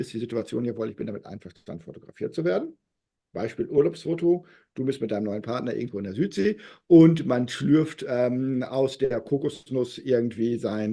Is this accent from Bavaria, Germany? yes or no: no; North Rhine-Westphalia, Germany; born there; now in Berlin, Germany; ich bin gebürtiger Westfale und lebe in Berlin.